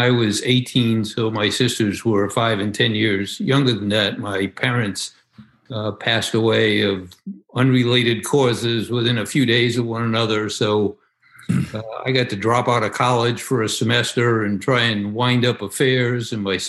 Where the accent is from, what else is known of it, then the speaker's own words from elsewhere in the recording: Central Falls, Rhode Island, United States; I grew up in Rhode Island in a tiny little town in the north called Central Falls, Rhode Island.